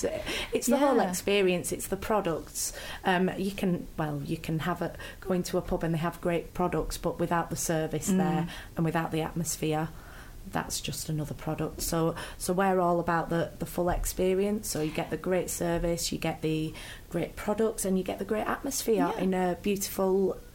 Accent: Todmorden, Yorkshire and the Humber, United Kingdom; So I am originally from Todmorden.

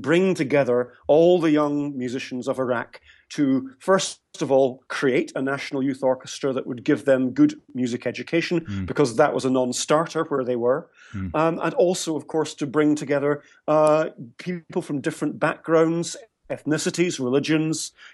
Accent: Scotland, United Kingdom; this is talking as a Scot here.

